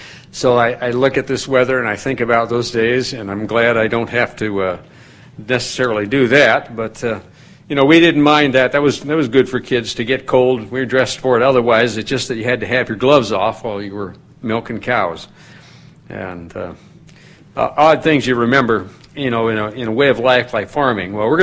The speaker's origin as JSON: {"language": "English", "region": "South Dakota", "country": "United States", "tie": "born or raised there", "said": "it isn't as cold as what I grew up with in South Dakota. We had milk cows."}